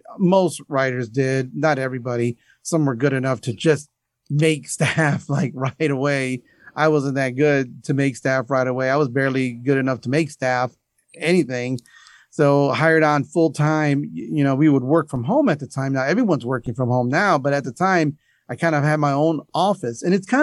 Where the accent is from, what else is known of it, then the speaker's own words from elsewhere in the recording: East Chicago, Indiana, United States; Well, you know, I'm a product of Northwest Indiana. I grew up in East Chicago in Indiana Harbor. My dad was a steel worker at Inland Steel, worked there for 42 years.